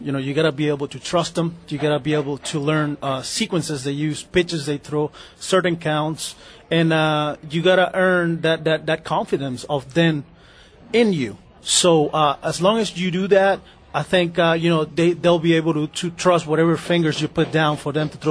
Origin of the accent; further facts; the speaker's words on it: Venezuela; one of the guys that I grew up watching in Venezuela